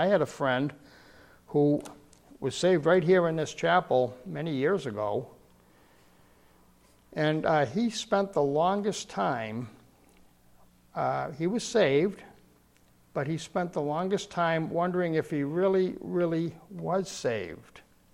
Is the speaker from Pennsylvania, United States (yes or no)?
no; Missouri, United States; I'm from Missouri. Show me. The show me state.